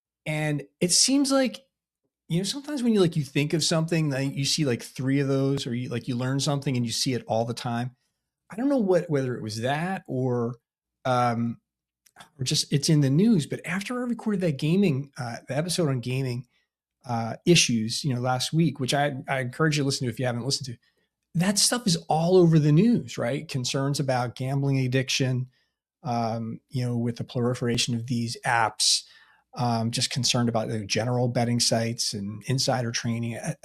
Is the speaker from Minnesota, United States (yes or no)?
no; Philadelphia, Pennsylvania, United States; As a Philadelphian, I've sworn to hate the Knicks and all New York teams.